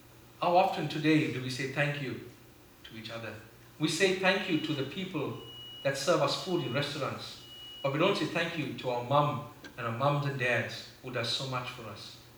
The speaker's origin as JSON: {"language": "English", "country": "South Africa", "tie": "born or raised there", "said": "There's a crazy story that I always tell. I grew up in South Africa."}